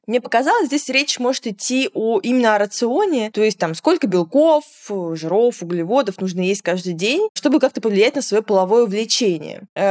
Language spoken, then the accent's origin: Russian; Adygea, Russia; Я из Адыгеи просто как бы.